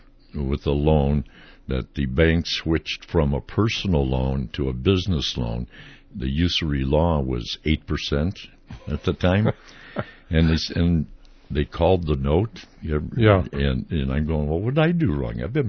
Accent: Northfield, Minnesota, United States; But anyhow, we're from Northfield, Minnesota.

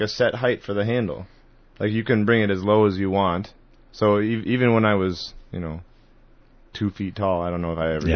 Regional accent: Rice Lake, Wisconsin, United States; born there; also born or lived in Spooner, United States; Unfortunately, I was born in Wisconsin. I was born in Rice Lake, Wisconsin.

